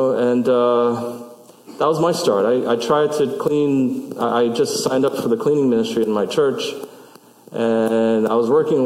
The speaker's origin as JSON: {"language": "English", "town": "Brooklyn", "region": "New York", "country": "United States", "tie": "born or raised there", "said": "You know, I grew up in Brooklyn. That doesn't, guns and gunfire, that doesn't faze me."}